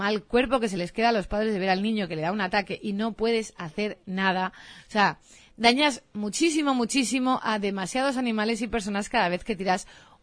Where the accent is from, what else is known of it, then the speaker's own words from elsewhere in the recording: Barcelona, Catalonia, Spain; Yo soy de Barcelona, estamos teniendo unos días horribles